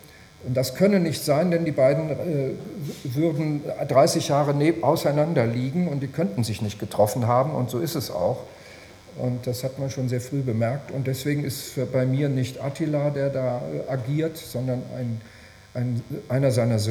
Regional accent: Essen, North Rhine-Westphalia, Germany; so wie in meiner Heimatstadt also aus Asniti Essen geworden ist.

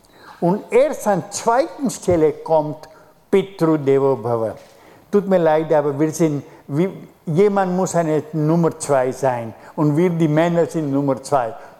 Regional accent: India; Und natürlich, ich als Inder liebe die Inder.

